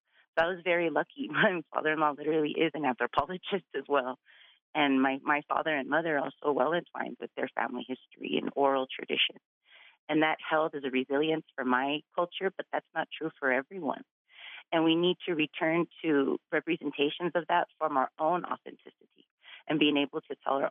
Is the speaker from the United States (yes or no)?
yes; Denver, Colorado, United States; I'm Dene Chicana, I'm Dene Mexica from Denver, Colorado, which is the land of the Ute, Cheyenne, and Arapaho people